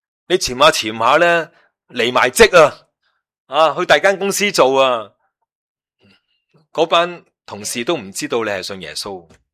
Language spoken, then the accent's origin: Cantonese; China; 你唔会即係我哋中国人成日讲咩行路打倒褪呀嘛。